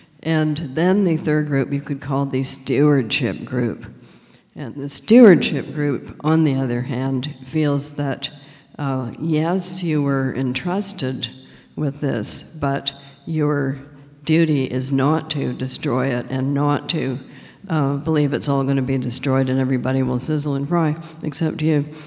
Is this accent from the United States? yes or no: no; Canada; Well, I'm Canadian, and one of the things about Canada was that we didn't separate church and state the way Americans did.